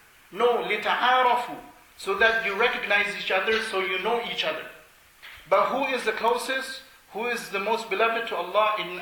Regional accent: India; For example, I'm originally from India.

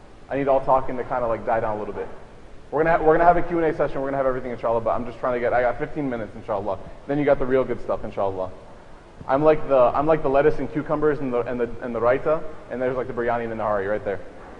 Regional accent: Chicago, Illinois, United States; I grew up in Chicago, born and raised, as many of you know. And so part of being a Chicagoan, part of growing up in the Chicago landscape

